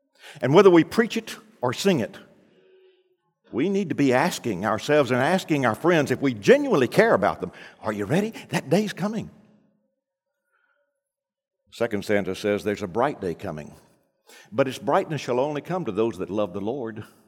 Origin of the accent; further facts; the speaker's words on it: Arkansas, United States; we actually sang this in those country churches where I grew up in Arkansas.